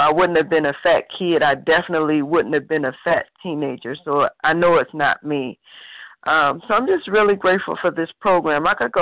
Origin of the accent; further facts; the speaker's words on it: Cleveland, Ohio, United States; And I'm from Cleveland.